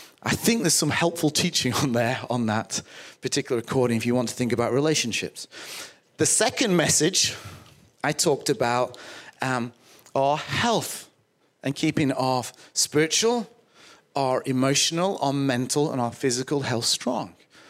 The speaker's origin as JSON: {"language": "English", "country": "United Kingdom", "said": "And money is a huge deal for us as Western British Christians."}